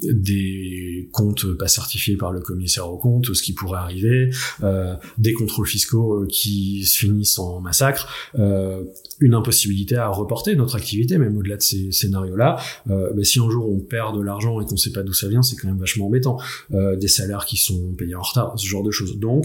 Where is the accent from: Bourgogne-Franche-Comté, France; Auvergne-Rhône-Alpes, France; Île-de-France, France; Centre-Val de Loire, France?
Île-de-France, France; Paris; Je suis parisien